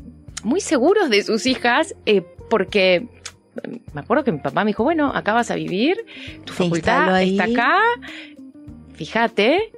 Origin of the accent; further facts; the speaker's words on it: Reconquista, Santa Fe, Argentina; Yo soy de Reconquista, de una ciudad de norte santafesino, 800 kilómetros de acá. Es una ciudad chiquita